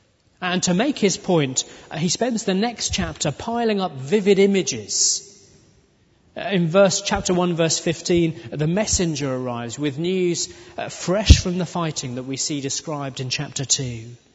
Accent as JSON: {"language": "English", "region": "England", "country": "United Kingdom", "said": "We rarely do, not least because we're English, and we might say we're indifferent, possibly, but never hostile to God."}